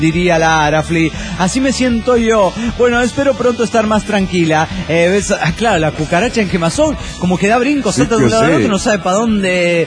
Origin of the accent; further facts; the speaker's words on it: Coatzacoalcos, Veracruz, Mexico; de Cotzacoacos.